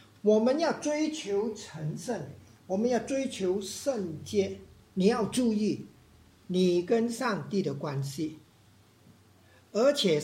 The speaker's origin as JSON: {"language": "Chinese", "country": "China", "said": "我们中国人的孩子几岁成人呢？我们中国人通常是"}